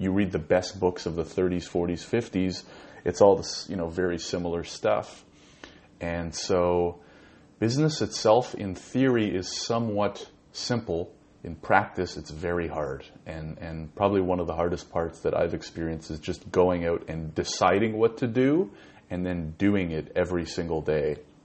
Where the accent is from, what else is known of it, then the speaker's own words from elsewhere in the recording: Ottawa, Ontario, Canada; born there; now in Toronto, Canada; I was born in Ottawa, which is the capital of Canada. Moved here about a year and a half ago